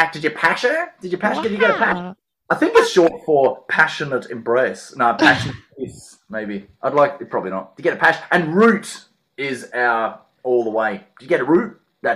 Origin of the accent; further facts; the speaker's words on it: Perth, Western Australia, Australia; also born or lived in Adelaide, Australia; I just moved to Melbourne because I grew up in Perth. I was born in Adelaide, grew up in Perth.